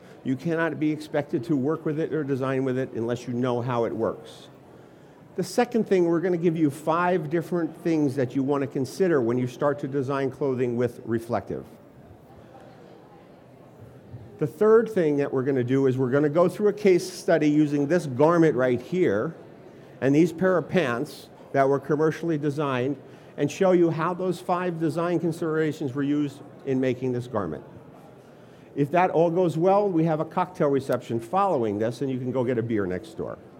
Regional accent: United States; first language English; I am an American. I speak in English, my native tongue

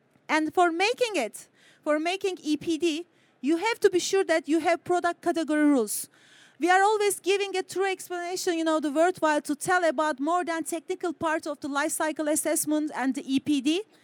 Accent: Turkey; We are coming from Turkey.

